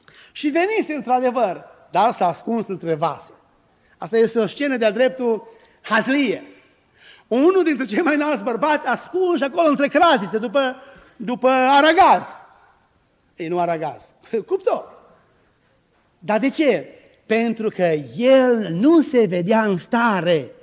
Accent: Romania; Eu sunt român și mă văd cel mai bun și cel mai drept

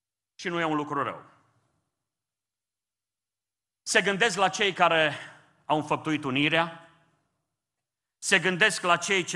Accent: Romania; E un har să fim români.

